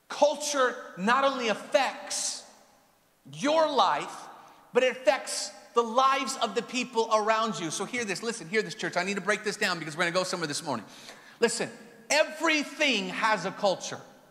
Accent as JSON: {"language": "English", "town": "Seattle", "region": "Washington", "country": "United States", "tie": "born or raised there", "moved": "as an adult", "said": "So I grew up in Seattle. I lived there till I was 20 years old. Go Seahawks."}